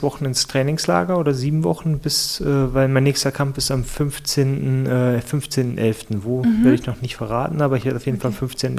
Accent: Germany; Ich bin als Deutscher reingegangen

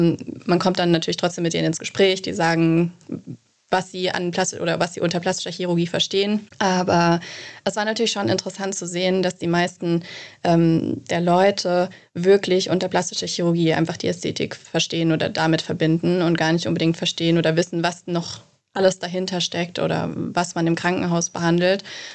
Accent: Munich, Bavaria, Germany; Ich komme aus München. München ist meine Heimat. Hier bin ich geboren und hier fühle ich mich mit am wohlsten.

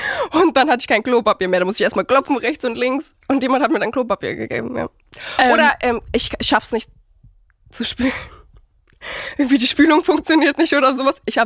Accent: Berlin, Germany; Ich komme ja eigentlich auch aus Berlin.

